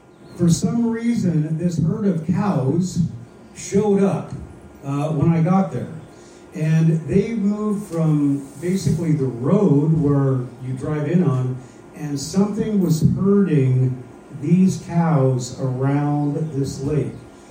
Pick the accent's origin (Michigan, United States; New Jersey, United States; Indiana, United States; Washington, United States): Washington, United States; Sequim; And I grew up in Squim, Washington. I don't know if you know anything about Squim, but we had cows.